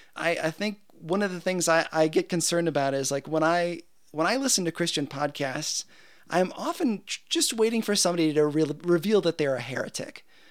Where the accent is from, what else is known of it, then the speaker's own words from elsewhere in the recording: United States; first of all, I'm an American and I am super thankful to be an American.